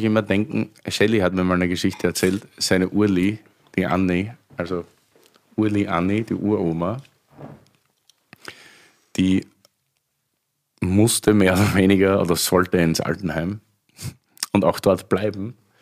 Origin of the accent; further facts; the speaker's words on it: Styria, Austria; ich bin eigentlich Steirer.